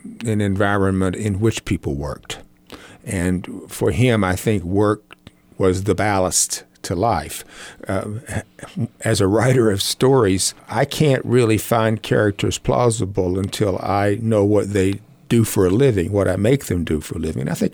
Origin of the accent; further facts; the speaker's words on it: Little Rock, Arkansas, United States; also born or lived in Mississippi / New Orleans; growing up in Little Rock and in Mississippi and in New Orleans, as I did.